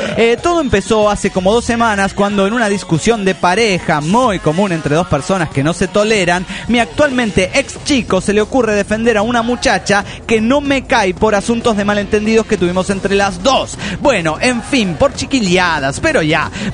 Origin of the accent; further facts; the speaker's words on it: Monterrey, Nuevo León, Mexico; de Monterrey.